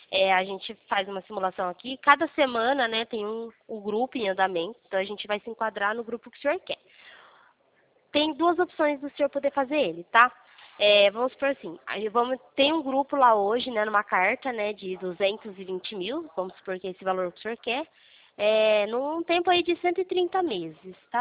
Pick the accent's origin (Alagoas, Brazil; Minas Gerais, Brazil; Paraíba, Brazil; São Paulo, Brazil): São Paulo, Brazil; Pirassununga; Eu sou de Pirassununga.